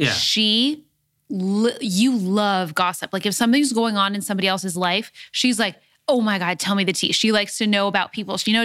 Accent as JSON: {"language": "English", "town": "Los Angeles", "region": "California", "country": "United States", "tie": "born or raised there", "said": "I grew up in Hancock Park, which is a beautiful neighborhood."}